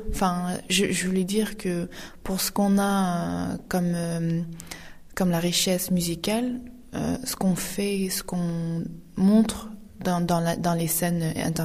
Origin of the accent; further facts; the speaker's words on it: Xinjiang, China; French is a second language; now in France; Donc c'est à nord-ouest de la Chine. Ça fait partie aussi d'Asie centrale en fait.